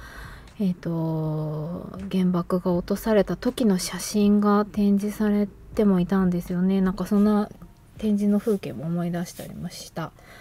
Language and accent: Japanese; Shizuoka, Japan; born there; やっぱり静岡県の生まれなので、で伊豆地方ってどちらかというと疎開先として都会からいろんな人が、移り住んでいた地域でもありますし